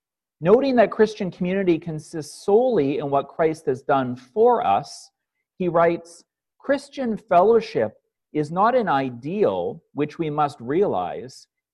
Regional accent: Winnipeg, Manitoba, Canada; My friend Rob Fennell, who I grew up with in Winnipeg

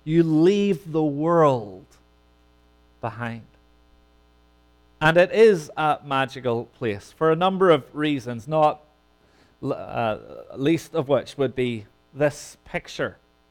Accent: Northern Ireland, United Kingdom; growing up in Northern Ireland, there were two places that I knew about that were a dream vacation.

